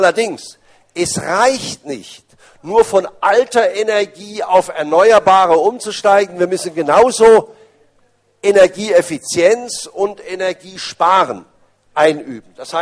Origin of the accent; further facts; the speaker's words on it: Baden-Baden, Baden-Württemberg, Germany; Ich sage Ihnen mal ein positives Beispiel aus meiner Heimatstadt Baden-Baden.